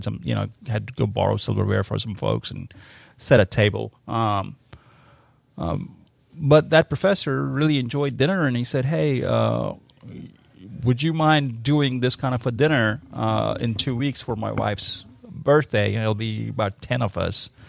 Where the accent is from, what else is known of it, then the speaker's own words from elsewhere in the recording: India; I grew up in India, which, you know, as many people know, has a huge bureaucracy